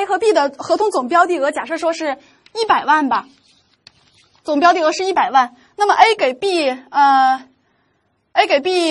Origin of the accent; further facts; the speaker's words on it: Jilin, China; 有的学员问我哪儿的人，我老家是在吉林啊。